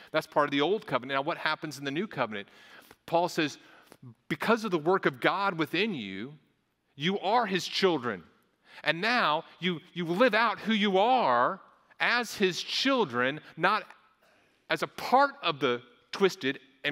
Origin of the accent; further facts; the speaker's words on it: Midwest, United States; I'm a Midwesterner.